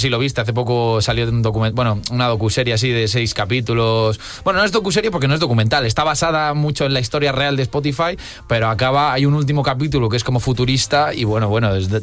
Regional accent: Madrid, Community of Madrid, Spain; de madre vasca, pero sí, prácticamente, yo soy madrileño. No soy gato totalmente, como dicen

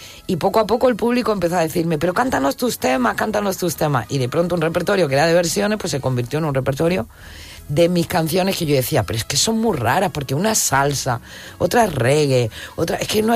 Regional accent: Andalusia, Spain; Digo, no, a ver, soy andaluza, pero no tengo por qué cantar flamenco.

